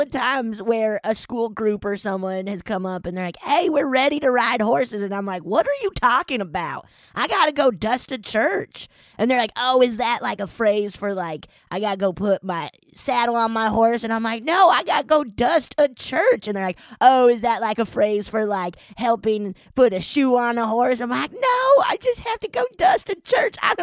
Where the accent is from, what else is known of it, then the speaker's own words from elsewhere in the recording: Texas, United States; I am. I'm from Texas, the dustiest place on earth.